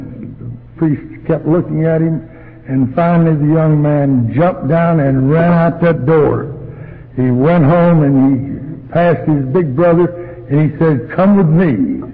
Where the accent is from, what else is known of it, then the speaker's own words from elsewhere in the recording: Arkansas, United States; I was an alcoholic and I came from Arkansas. That's enough to make anybody troubled.